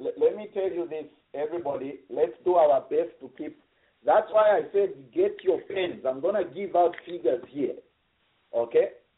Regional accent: Southern Province, Zambia; now in Lusaka, Zambia; My father is Mambwe. My mother is Ngoni. I was born and raised in Southern Province. I live in Lusaka, Geting and Senga.

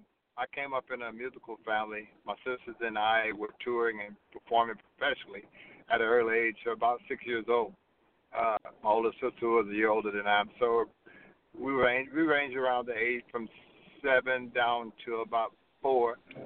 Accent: Madison, Georgia, United States; born there; now in Atlanta, United States; I am calling you from Atlanta, Georgia. Born in a little town just south of Atlanta, between Augusta, Georgia, and Atlanta, called Madison, Georgia.

